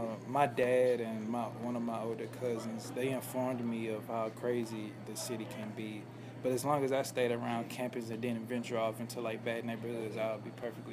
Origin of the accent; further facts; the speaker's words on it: Beaumont, Texas, United States; I'm from Beaumont, Texas.